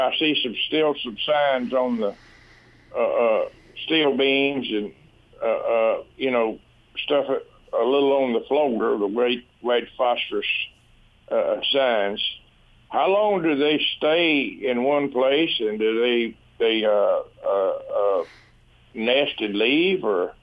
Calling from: Centennial, Texas, United States; East Texas, Centennial, Panola County. I'm just across the Louisiana line into Texas over here.

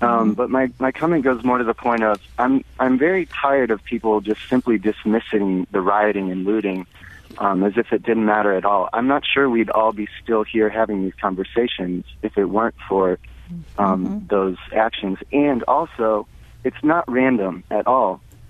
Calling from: St. Louis, Missouri, United States; I'm calling from Midtown.

